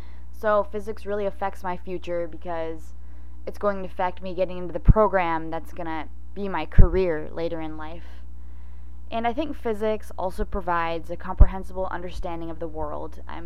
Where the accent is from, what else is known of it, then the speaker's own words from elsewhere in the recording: Cotati, California, United States; Before that, I grew up in Cotati. It's a little town about 30 minutes north of Novato, and I lived there my whole life.